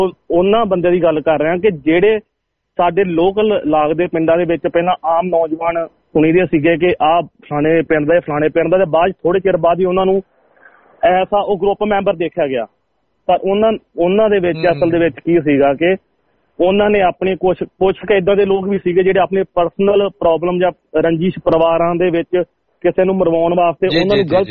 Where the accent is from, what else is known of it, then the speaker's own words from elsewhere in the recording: Punjab, India; ਮੇਰਾ ਪਿੰਡ ਹੈਗਾ ਡਿਸਟ੍ਰਿਕਟ ਅੰਮ੍ਰਿਤਸਰ ਦੇ ਵਿੱਚ